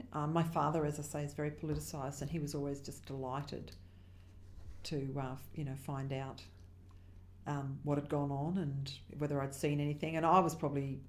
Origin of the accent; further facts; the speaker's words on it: Queensland, Australia; So we grew up in Bill Hayden's electorate. Very strong Labor electorate.